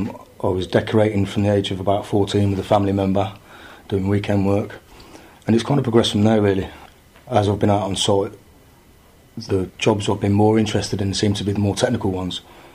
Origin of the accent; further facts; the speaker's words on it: Coventry, West Midlands, United Kingdom; I am from Coventry